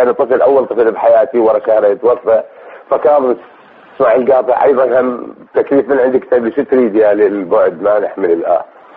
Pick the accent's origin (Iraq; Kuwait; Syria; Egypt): Iraq; Nasiriyah, Dhi Qar; also born or lived in Baghdad; أنا من مدينة الناصرية بالذيقار.